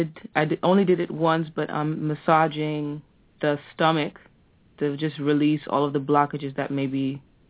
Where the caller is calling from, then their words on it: Amsterdam, North Holland, Netherlands; I'm calling from Amsterdam.